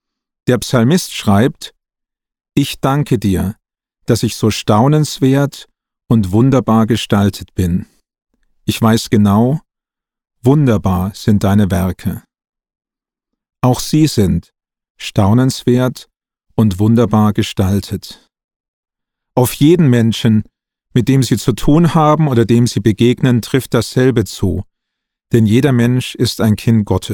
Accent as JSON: {"language": "German", "town": "Erlangen", "region": "Bavaria", "country": "Germany", "tie": "born there", "said": "in Erlangen gehabt, also in meiner Geburtsstadt."}